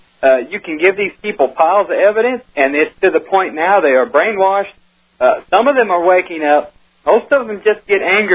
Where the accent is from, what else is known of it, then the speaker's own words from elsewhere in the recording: Missouri, United States; I'm from Missouri. You know … are ashamed Bush is from Texas. I'm ashamed Ashcroft came out of my state.